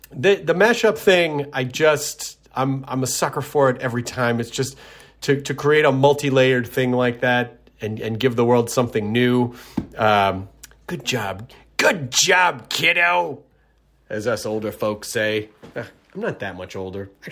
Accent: Tennessee, United States; I never said y'all when I was younger growing up in Tennessee, but it has found its way into my vernacular. So I don't know why I don't sound Southern

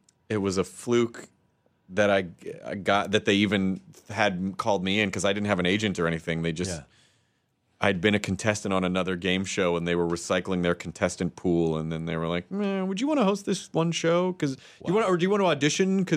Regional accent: Santa Rosa, California, United States; I'm from Santa Rosa, California. I come in here all the time.

